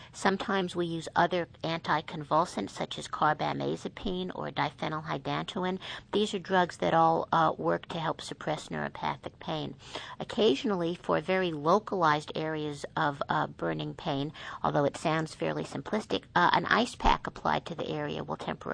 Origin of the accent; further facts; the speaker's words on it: New York, United States; I'm from New York. We talk fast.